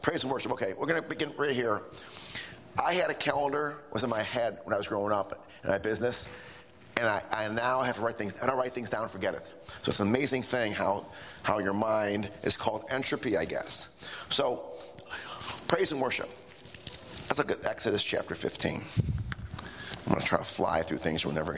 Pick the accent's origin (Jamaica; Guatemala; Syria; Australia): Syria; Maybe his dad will come out. I'm from Syria. I don't know.